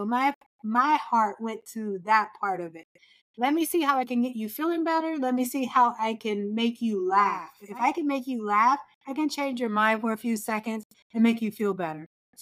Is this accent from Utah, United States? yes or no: no; Georgia, United States; So I'm from Georgia and I went to Georgia Southern University